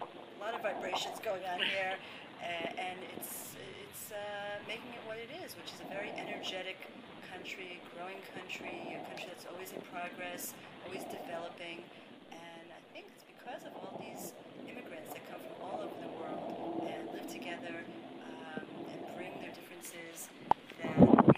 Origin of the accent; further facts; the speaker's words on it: New Jersey, United States; now in Ma'ale Adumim, Israel; Well, I grew up in New Jersey, and when I was about 16 years old, I was persuaded by friends to join a very Zionist youth group